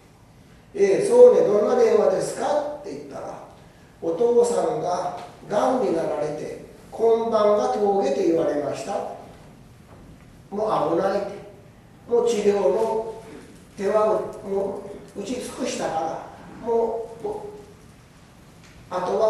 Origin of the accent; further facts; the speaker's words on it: Yamada, Miyazaki, Japan; moved away; あなたはご出身はどこですかと言った。宮崎県、その頃は北諸方郡山田町ですが